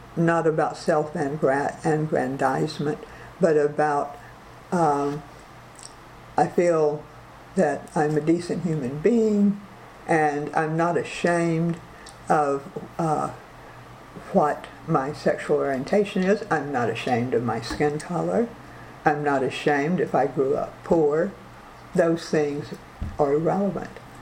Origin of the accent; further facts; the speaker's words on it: the South, United States; after growing up in the South during the Civil Rights Movement